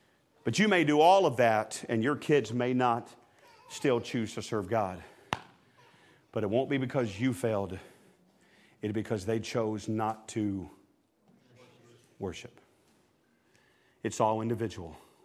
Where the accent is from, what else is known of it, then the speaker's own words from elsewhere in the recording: the South, United States; Remember, I'm from the South.